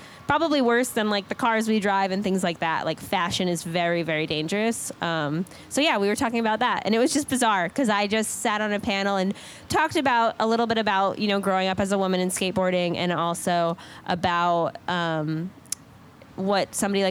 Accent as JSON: {"language": "English", "town": "Boston", "region": "Massachusetts", "country": "United States", "said": "And I'm from Boston, so it's like should know these things."}